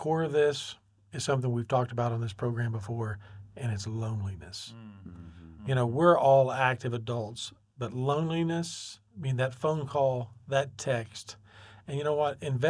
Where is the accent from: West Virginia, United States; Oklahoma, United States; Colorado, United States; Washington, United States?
Oklahoma, United States; Hey, you know what? I grew up in Canadian County, and I came from a farming community.